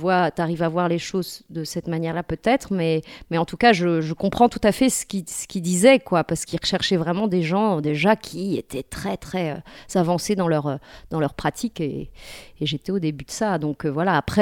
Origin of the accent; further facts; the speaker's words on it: Cherbourg, Normandy, France; born there; Donc je suis née à Cherbourg en Normandie, juste en face de l'Angleterre.